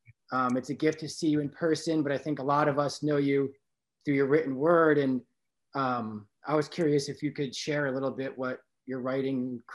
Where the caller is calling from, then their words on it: Sandy Hook, Connecticut, United States; I'm in Sandy Hook, Connecticut.